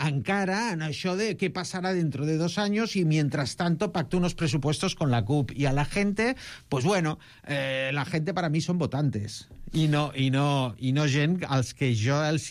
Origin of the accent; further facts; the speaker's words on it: Catalonia, Spain; que som tan catalans com qualsevol altre